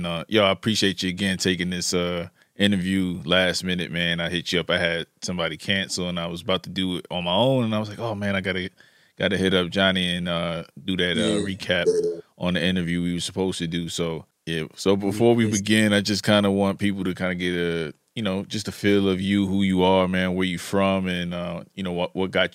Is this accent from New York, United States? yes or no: yes; New York, United States; moved away as an adult; So yeah, I was kind of in between Brooklyn and Lower East Side Manhattan. So I grew up in New York and left like immediately at 18 and just kind of been visiting since.